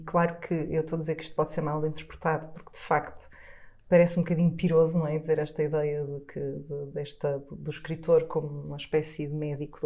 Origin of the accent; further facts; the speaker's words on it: Porto, Portugal; also born or lived in Matosinhos; E eu cresci no Porto, numa época, nos anos 80, em Matosinhos e no Porto